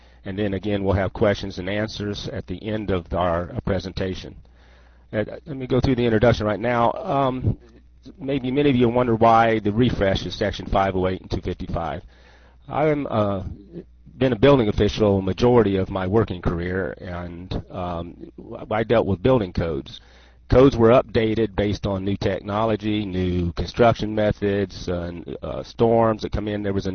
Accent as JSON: {"language": "English", "region": "Florida", "country": "United States", "said": "I am a public member of the U.S. Access Board, and I'm from Florida."}